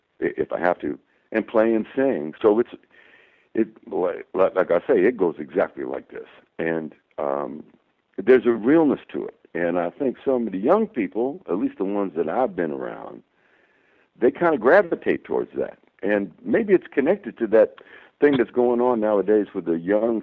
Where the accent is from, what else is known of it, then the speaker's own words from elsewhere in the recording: United States; I'm an American musician.